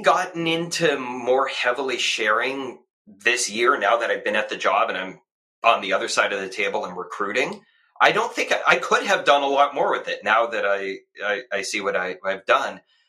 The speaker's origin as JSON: {"language": "English", "town": "Oakland", "region": "California", "country": "United States", "tie": "born or raised there", "said": "It turned out that we had friends in common because I grew up in Oakland."}